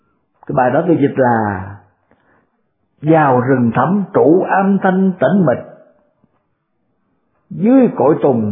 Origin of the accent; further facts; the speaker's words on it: Mekong Delta, Vietnam; Tôi ở miền Tây mà, quê tôi ở miền Tây, rồi tôi đi dạy học ở Trà Vinh cũng bao nhiêu năm, cũng là thuộc về miền Tây nữa, rồi tôi ngược về Sài Gòn